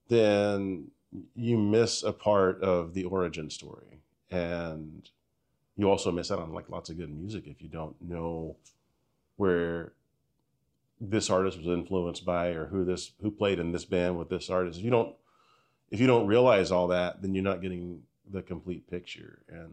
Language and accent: English; Stillwater, Oklahoma, United States; I wrote Red Dirt and it came out in 2020. And that's where I'm from Stillwater. I know all the history of that scene.